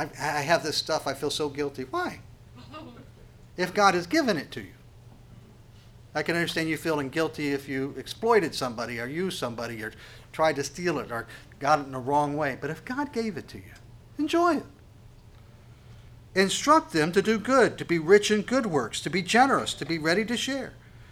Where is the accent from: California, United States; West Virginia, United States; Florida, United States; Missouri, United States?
West Virginia, United States; Monongah; born there; the largest coal mine disaster in the United States happened in Monongah, West Virginia, in case you didn't know the great town that I was born in. And it was a coal mining town.